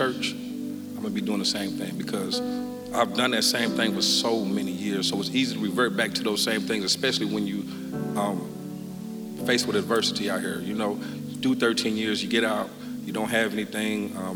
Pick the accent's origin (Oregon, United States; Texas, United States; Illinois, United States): Illinois, United States; Waukegan; I was raised in Waukegan, Illinois, where my parents were on drugs and alcohol.